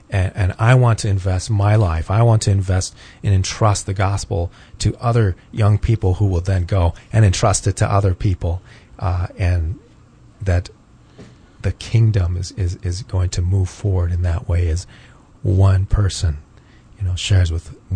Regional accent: Japan; I remember growing up in Japan, mm-hmm. and, you know, we spoke English at home, and there's like thousands of international kids mm-hmm. like me that grew up in Japan.

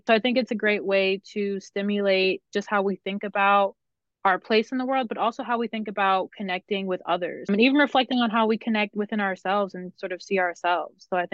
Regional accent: Brooklyn, New York, United States; moved away as an adult; now in Buffalo, United States; No. So I'm from Brooklyn, New York, originally. I came here for school. I'm an alum of Buffalo State and have been here ever since.

